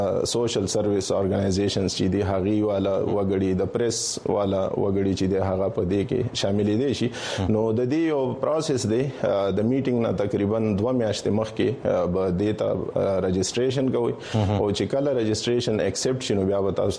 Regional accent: Khyber Pakhtunkhwa, Pakistan; now in Peshawar, Pakistan; زما تعلق د قبایلی سیمو او رغزې ضلع سره دی خو دا وخت مونږ په پیښور کې میشته یو

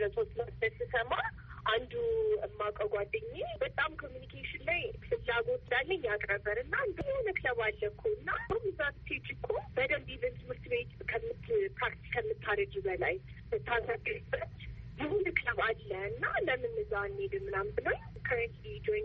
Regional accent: Addis Ababa, Ethiopia; የኮሚኒኬሽን ወይ የተግባቦት ባለሙያ ነኝ። ሰራው አዲስ አበባ ነው ተወልጄ ያደኩት።

